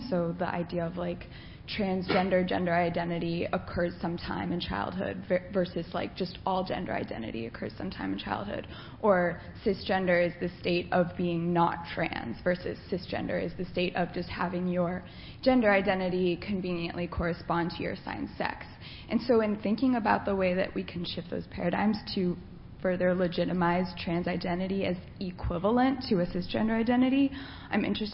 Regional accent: Baltimore, Maryland, United States; I'm from Baltimore, Maryland

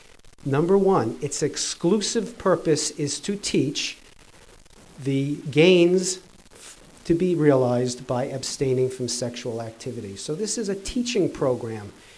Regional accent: New Mexico, United States; My home state of New Mexico ran into trouble when our Secretary of Health said we would only apply abstinence funding for teenagers 12 and younger.

